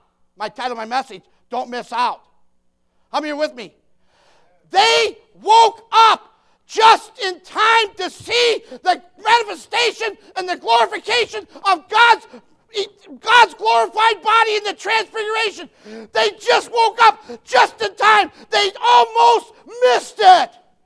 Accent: Missouri, United States; I'm from Missouri, the show me state.

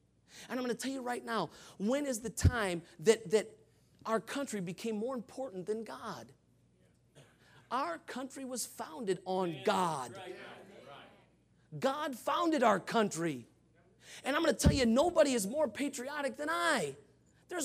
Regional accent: United States; And I'm going to tell you right now, I am an American.

